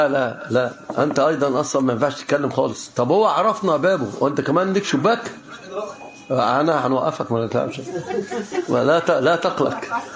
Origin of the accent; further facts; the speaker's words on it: Egypt; واللي كان عندنا في مصر بعض الامثال الطيبه